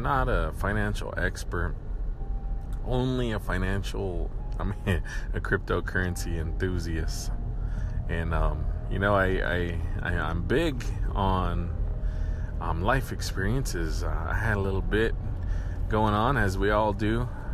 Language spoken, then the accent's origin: English; Pine Ridge Reservation, South Dakota, United States; And born and raised on the Pine Ridge Reservation in South Dakota, into the Lakota culture. Lakota Sioux people is what most people know us by.